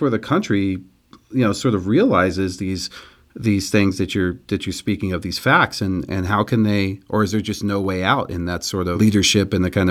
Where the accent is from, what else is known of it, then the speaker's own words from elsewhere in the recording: Germany; but I grew up in Germany. So I was there when Chernobyl went off